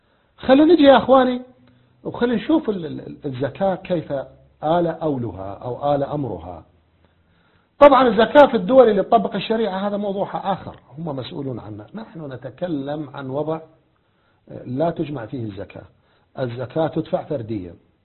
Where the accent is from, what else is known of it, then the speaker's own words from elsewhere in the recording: Baghdad, Baghdad Governorate, Iraq; خلي يستر عورته، مو يجي علينا احنا يتبغدد علينا واحنا من بغداد